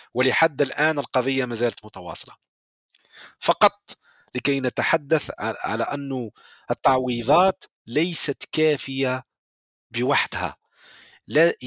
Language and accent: Arabic; Algeria; أنا دائما أستعمل مثال بلدي الجزائر